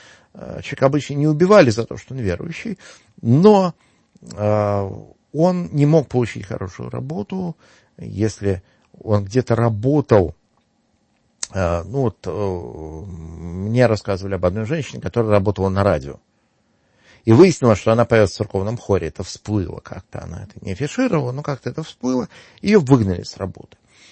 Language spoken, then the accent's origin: Russian; Severomorsk, Murmansk Oblast, Russia; в городе, где я вырос, в Североморске